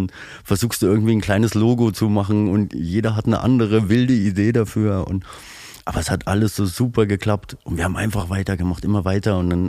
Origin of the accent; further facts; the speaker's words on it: Sonneberg, Thuringia, Germany; Wie gesagt, gerade bei uns in Sonneberg merkt man das ja.